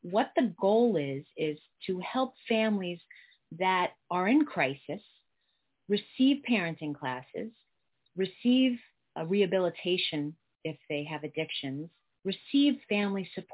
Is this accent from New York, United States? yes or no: yes; New York, United States; now in Los Angeles, United States; Well, I'm originally from New York. Now I live in Los Angeles. I came to Los Angeles to be in the arts and film and theater because I did a lot of theater in New York